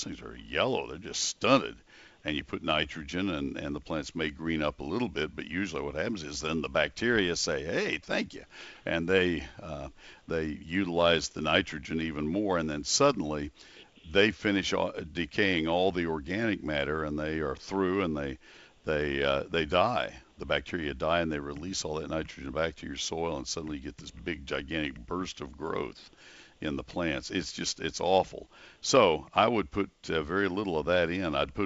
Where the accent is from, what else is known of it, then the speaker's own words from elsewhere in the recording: College Station, Texas, United States; And I'll give you my own experience in Ohio when I transferred from, I grew up in College Station.